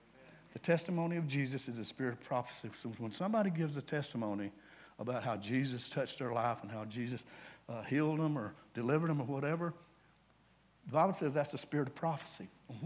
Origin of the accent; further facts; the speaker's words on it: the South, United States; when I grew up in the South, and I'm still in the South, probably never going to leave the South